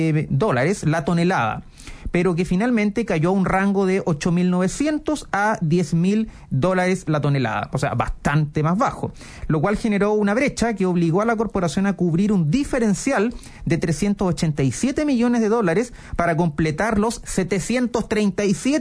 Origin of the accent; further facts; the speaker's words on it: Talca, Maule, Chile; Un saludo nuevamente a mi ciudad natal, Talca